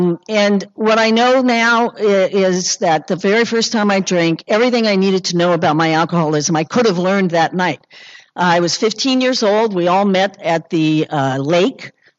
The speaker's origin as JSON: {"language": "English", "region": "Kansas", "country": "United States", "tie": "born or raised there", "said": "My father's family, we owned the last brewery in Kansas. I grew up in Kansas, a dry state."}